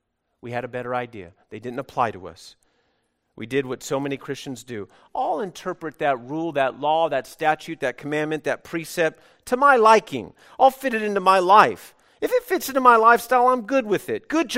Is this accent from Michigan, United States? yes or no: no; California, United States; I don't know what you're talking about. I'm from California.